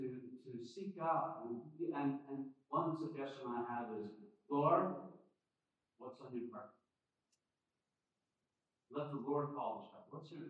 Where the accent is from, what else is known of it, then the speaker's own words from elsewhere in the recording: South Korea; I'm fresh from Korea.